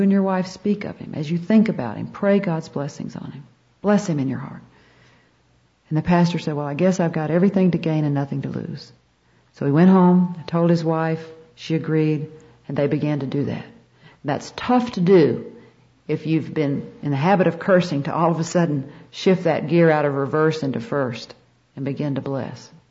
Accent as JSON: {"language": "English", "region": "the South", "country": "United States", "tie": "born or raised there", "said": "Now, I grew up in the South, and I thought the word curse meant the H word and the D word"}